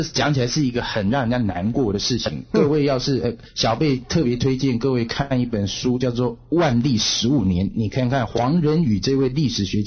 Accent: China; now in United States

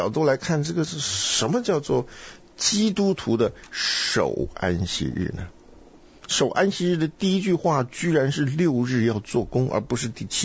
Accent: Taiwan; 像以前我在台湾长大的，那都有讲究的。

